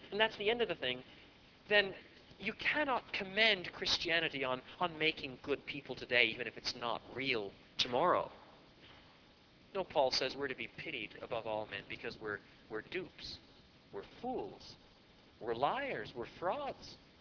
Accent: Canada; I'm a Canadian. You don't get early harvest and late harvest.

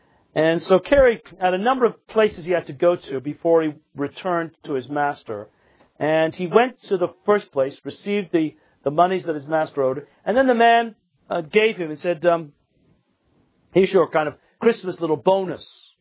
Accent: England, United Kingdom; And even when I was growing up in England in the 50s and early 60s, it was still there.

